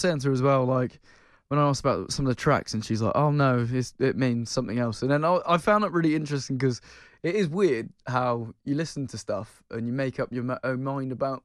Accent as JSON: {"language": "English", "town": "Limerick", "region": "Munster", "country": "Ireland", "tie": "born or raised there", "moved": "yes", "said": "And also, the move over from Ireland, Limerick, hometown."}